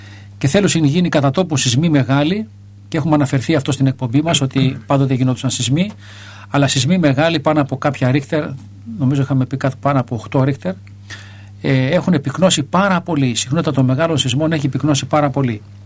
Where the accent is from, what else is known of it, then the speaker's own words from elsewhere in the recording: Greece; γιατί είμαστε Έλληνες, γιατί γεννηθήκαμε στην Ελλάδα, γιατί μιλάμε την ελληνική γλώσσα.